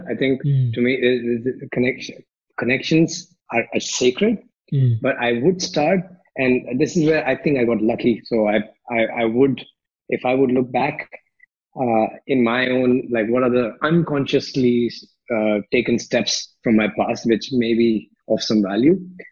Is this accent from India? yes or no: yes; India; And in my society, like everybody was doing doctor, engineer, lawyers, because I grew up in India, right?